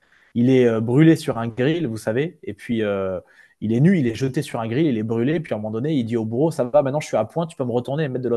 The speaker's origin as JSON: {"language": "French", "town": "Nice", "region": "Provence-Alpes-Côte d'Azur", "country": "France", "said": "on le voit un peu chez moi en Provence, à Nice"}